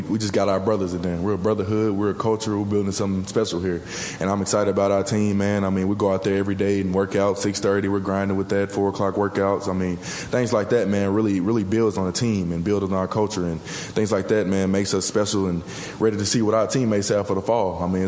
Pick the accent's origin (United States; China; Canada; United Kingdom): United States; Petal, Mississippi; Benito Jones, man, he's from South Mississippi where I'm from. He's from Wayne County. I'm from Petal, Mississippi